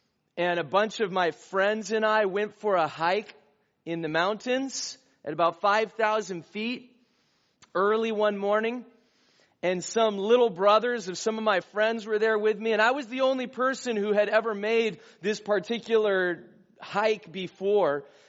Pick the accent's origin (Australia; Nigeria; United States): United States; California; because, again, we're kids from Southern California. We don't know. We live in a desert, for crying out loud.